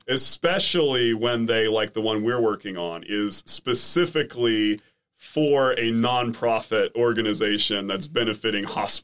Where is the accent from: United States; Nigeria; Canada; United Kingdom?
United Kingdom; England; because as an English person, numbers are not my thing.